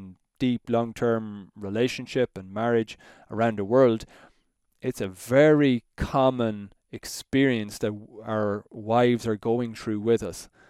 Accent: Ireland; She's from Italy, I'm from Ireland.

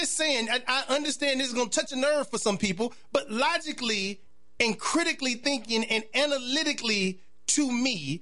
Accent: Chicago, Illinois, United States; Well, I'm born and raised in Chicago. It's been a Democratic city and a Democratic state my whole life.

